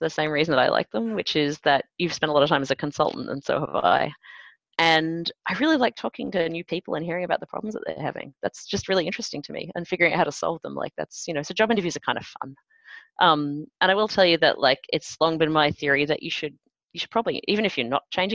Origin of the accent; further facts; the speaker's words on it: Australia; I think they couldn't understand my accent. I'm Australian, obviously.